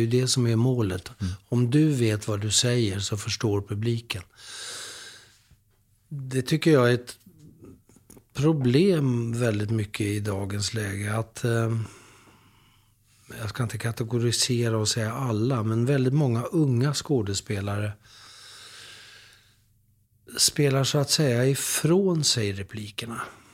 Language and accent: Swedish; Södertälje, Stockholm County, Sweden; born or raised there